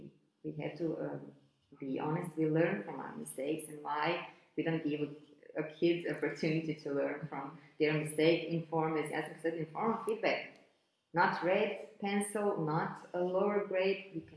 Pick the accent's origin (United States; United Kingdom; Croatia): Croatia; Zagreb, City of Zagreb; first language Croatian; English is a second language; we are Croatian speakers. We don't always speak perfect Croatian. First me, because I come from Zagreb, we have this dialect form